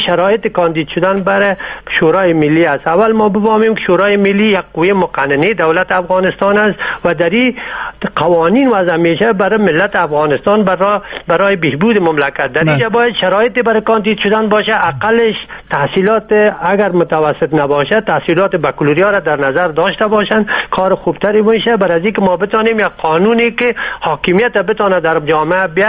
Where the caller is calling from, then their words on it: Germany; از آلمان هستم